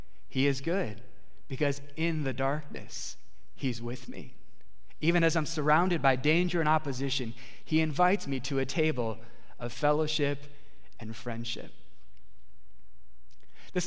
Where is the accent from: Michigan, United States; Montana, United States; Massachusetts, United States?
Michigan, United States; I'll be filling in at the church that I grew up in Michigan.